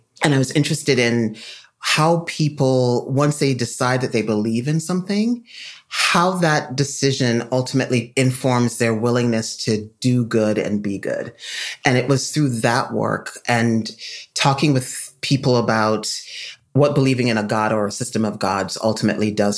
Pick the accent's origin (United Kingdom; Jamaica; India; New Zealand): Jamaica; now in United States; So I grew up in Jamaica, came to the United States.